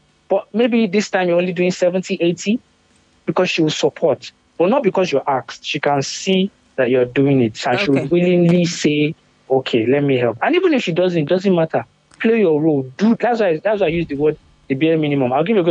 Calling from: South East England, United Kingdom; Oxfordshire, England.

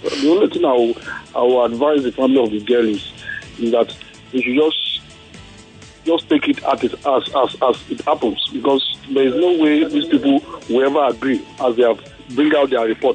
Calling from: Ikeja, Lagos, Nigeria; I'm calling from Ikeja.

